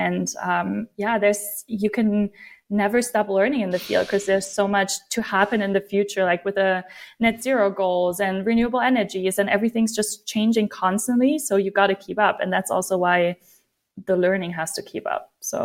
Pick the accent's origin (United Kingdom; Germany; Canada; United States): Germany; Aachen, North Rhine-Westphalia; it's just like half an hour from where I grew up in Aachen, Germany.